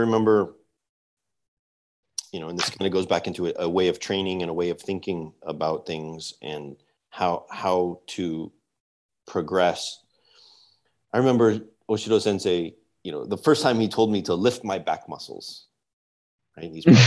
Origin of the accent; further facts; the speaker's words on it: United States; again, I'm an American.